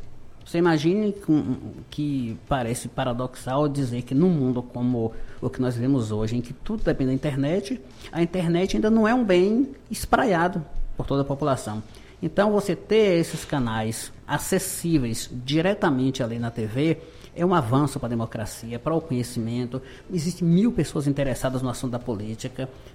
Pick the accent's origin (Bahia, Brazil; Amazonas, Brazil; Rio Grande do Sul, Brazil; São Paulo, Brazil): Bahia, Brazil; Vitória da Conquista; Em Vitória da Conquista, nós somos do estado da Bahia.